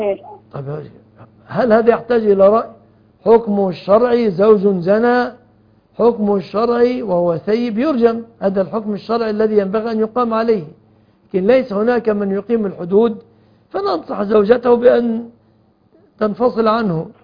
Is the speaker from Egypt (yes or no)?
yes; Egypt; أن يحفظ بلادنا مصر أمنة مطمئنة من كل مكروه ومن كل سوء،